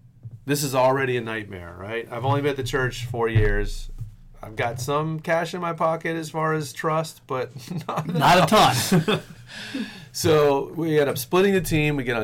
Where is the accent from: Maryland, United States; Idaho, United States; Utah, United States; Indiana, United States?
Maryland, United States; Keep in mind, we're from Maryland, right? So, you know, East Coast Church, Mexico is a significant travel distance for us.